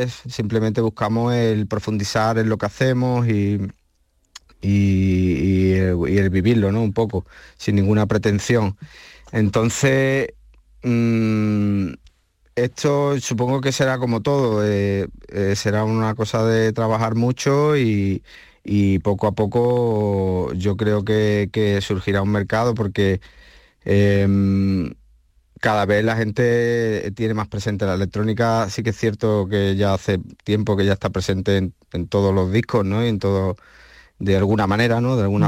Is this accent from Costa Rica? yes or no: no; Los Palacios, Andalusia, Spain; accent: Andalusian; yo soy de Los Palacios y a mí pues llevamos 20 años aquí nosotros, pero somos muy andaluz, o sea, me refiero, se me nota que soy andaluz.